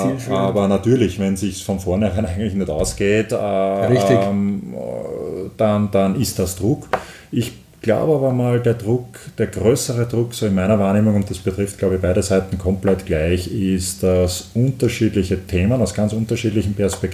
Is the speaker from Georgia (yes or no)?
no; Austria; auch nur bei uns in Österreich